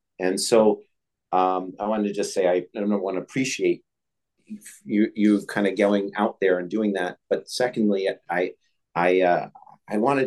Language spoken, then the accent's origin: English; New York, United States; because I'm a New Yorker, grew up in a Jewish community